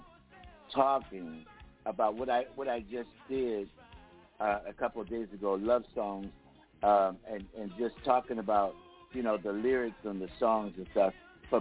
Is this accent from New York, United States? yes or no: no; Philadelphia, Pennsylvania, United States; And I'm from Philly